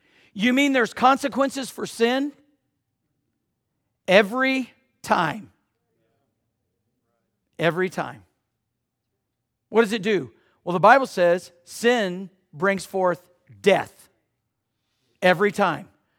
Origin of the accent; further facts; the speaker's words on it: Georgia, United States; I know I grew up in Georgia drinking all kinds of lead and everything else, and I'm fine.